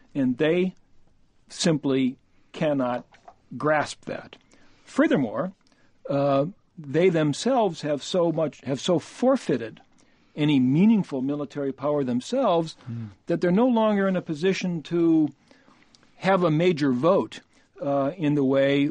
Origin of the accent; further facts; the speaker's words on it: United States; I mean, I'm an American, and my first interest is what's in the interest of this country and our people.